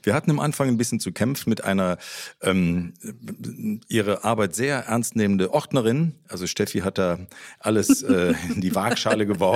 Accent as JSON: {"language": "German", "region": "Rhineland", "country": "Germany", "said": "wir sind ja aus dem Rheinland, was man manchmal auch hört. Und wir sind jetzt hier in Nürnberg, fühlen uns aber nicht fremd."}